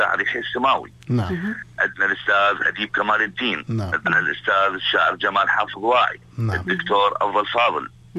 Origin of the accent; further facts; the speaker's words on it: Southern Iraq, Iraq; عندنا في الجنوب